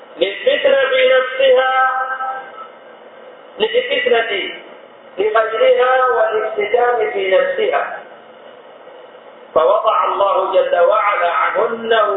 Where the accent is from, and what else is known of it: Saudi Arabia